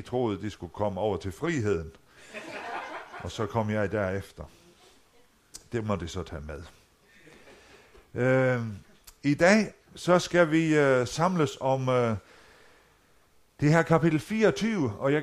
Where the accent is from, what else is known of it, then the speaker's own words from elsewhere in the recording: Faroe Islands; now in Aulum, Denmark; Jeg kommer fra Færøerne oprindeligt.